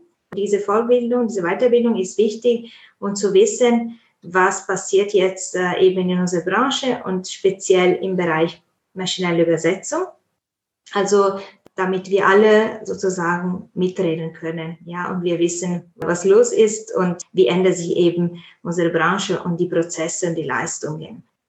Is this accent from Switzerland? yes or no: no; Italy; German is a second language; now in Munich, Germany; ich komme ursprünglich aus Italien.